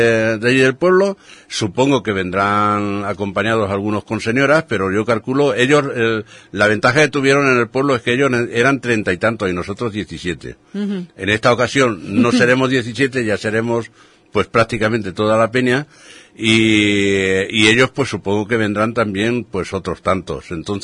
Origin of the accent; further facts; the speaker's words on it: Castellar, Andalusia, Spain; en mi pueblo, no, me parieron allí, no puedo decir más. Entonces, bueno, Castellar Ibero es un pueblecito pequeño, tiene 3.000, casi 4.000 habitantes